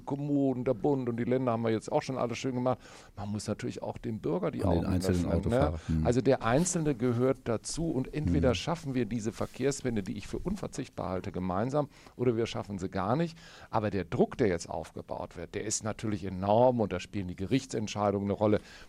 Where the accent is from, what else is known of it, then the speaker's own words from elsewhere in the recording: Bonn, North Rhine-Westphalia, Germany; Also ich beobachte zum Beispiel als Bonner am Samstag